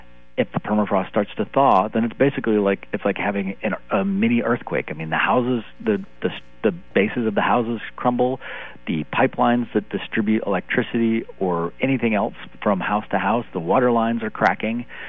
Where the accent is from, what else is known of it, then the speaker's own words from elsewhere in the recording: United States; I'm an American. I live in a house.